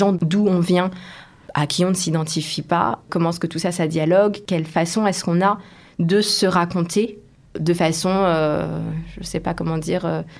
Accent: Mauritius; Tu viens d'où ? Ah, l'île Maurice.

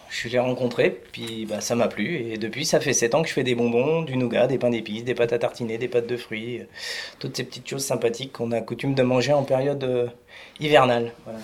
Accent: Hauts-de-France, France; Alors, moi, je viens de Picardie. Je suis né en Picardie. J'ai été élevé à la betterave et j'ai fait mes études dans une sucrerie.

